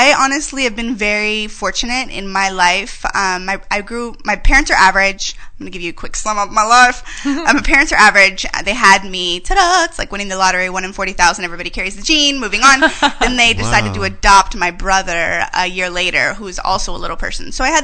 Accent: San Antonio, Texas, United States; No, I grew up in San Antonio, Texas.

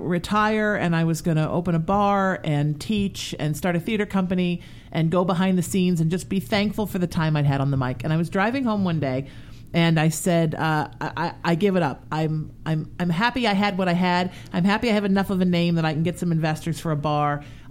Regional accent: Ireland; And I always cry a little bit because I'm Irish.

